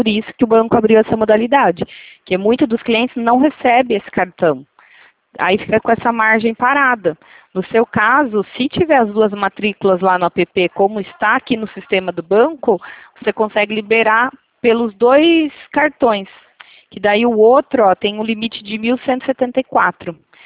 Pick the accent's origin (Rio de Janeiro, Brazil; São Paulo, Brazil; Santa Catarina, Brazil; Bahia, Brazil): São Paulo, Brazil; Itatiba; Eu sou de Itatiba, São Paulo.